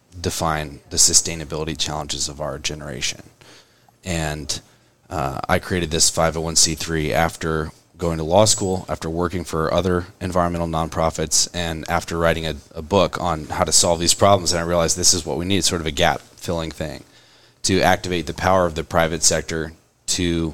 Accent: Texas, United States; And in a place like Texas, this is my hometown. I love this area. Love being from here.

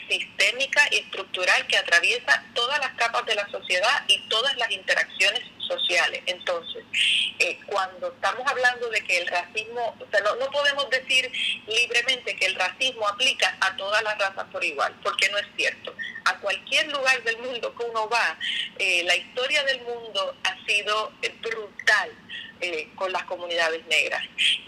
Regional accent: Puerto Rico; aquí yo soy person of color porque soy puertorriqueño.

